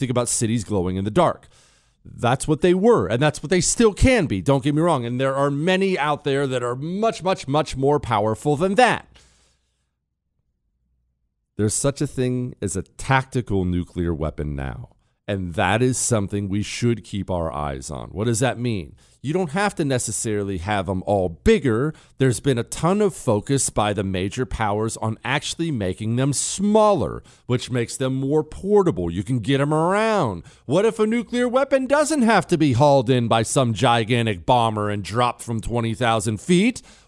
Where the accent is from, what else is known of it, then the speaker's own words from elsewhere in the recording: United States; You're an American. I'm an American.